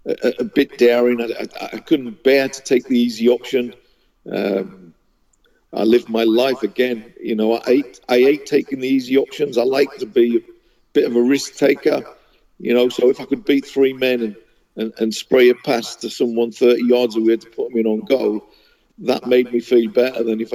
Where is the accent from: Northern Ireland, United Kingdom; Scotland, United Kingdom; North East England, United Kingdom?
North East England, United Kingdom; Sunderland; I grew up in Sunderland, yeah.